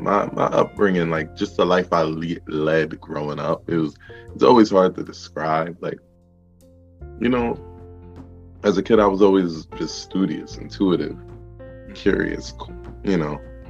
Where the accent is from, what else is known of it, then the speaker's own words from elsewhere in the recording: Brooklyn, New York, United States; also born or lived in Portsmouth, Virginia; I'm from Brooklyn. Now, see, I was born and raised for the most part here, but I did spend a good chunk of time down south, Portsmouth, Vir